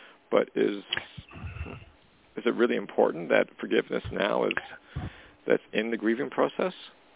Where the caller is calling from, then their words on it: Western Canada, Canada; I'm in Western Canada, so awesome.